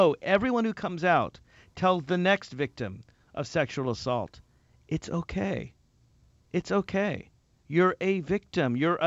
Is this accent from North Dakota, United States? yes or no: no; Virginia, United States; including, by the way, in my home state of Virginia.